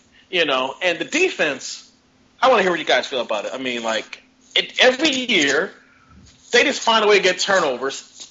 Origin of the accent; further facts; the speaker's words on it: Chicago, Illinois, United States; we're from Chicagoland area